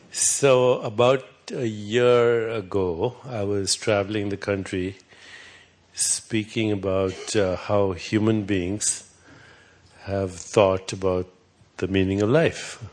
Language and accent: English; India; So, you know, I'm from India.